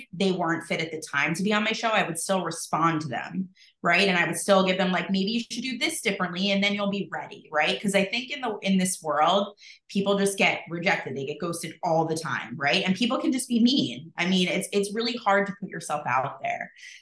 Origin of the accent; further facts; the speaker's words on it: New York, United States; moved away as an adult; now in Boston, United States; I'm a New Yorker and I moved to Boston almost 10 years ago